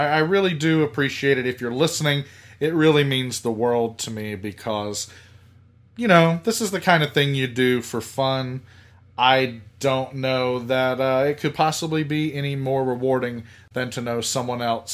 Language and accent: English; Georgia, United States; Growing up in South Georgia, only a few hours away from Atlanta